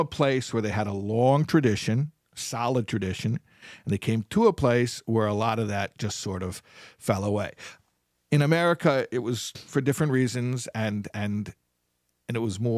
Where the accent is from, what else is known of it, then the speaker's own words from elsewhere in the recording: United States; And by the way, as an American, I'm fully aware that I cannot properly appreciate this observation that the Rebbe is making.